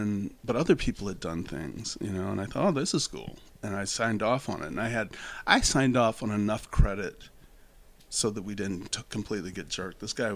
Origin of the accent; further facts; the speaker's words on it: Sandusky, Ohio, United States; And you know, I grew up in Sandusky, Ohio, and Pittsburgh's pretty close.